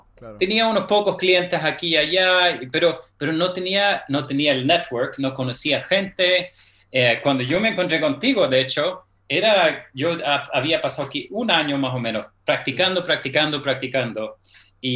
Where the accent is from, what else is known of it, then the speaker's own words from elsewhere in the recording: Sweden; first language Swedish; Spanish is a second language; also born or lived in Spain; Y crecí en Suecia, viví en Suecia, estuve en Suecia, después por un tiempo me mudé a España, estuve en España por unos años.